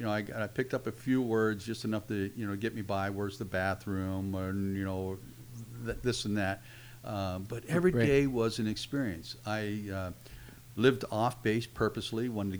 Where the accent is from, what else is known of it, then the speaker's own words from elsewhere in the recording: Phoenix, Arizona, United States; now in Peoria, United States; Well, so we moved out here in 69 in Phoenix, you know, a population of 250,000.